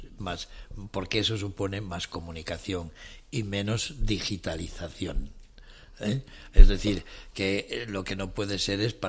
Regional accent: Asturias, Spain; somos de Asturias.

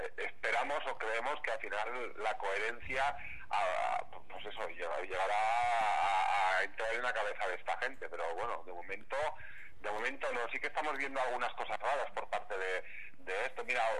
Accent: Basque Country, Spain; da la casualidad que yo soy vasco y igual soy más cabezón de lo habitual

